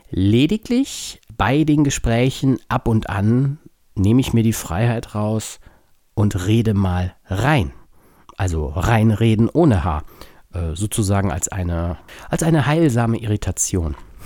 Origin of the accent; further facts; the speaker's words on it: Bad Honnef, North Rhine-Westphalia, Germany; dass ich bereits schon in frühen Jahren öfter mal zum Nachdenken und um Ruhe zu finden bei uns in Bad Honnef tatsächlich auf die Insel gegangen bin.